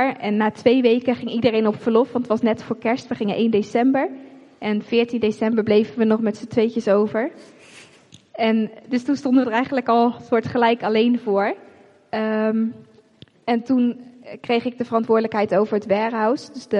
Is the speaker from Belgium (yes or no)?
no; Netherlands; En volgens mij zijn we daar als Nederlanders best wel goed in.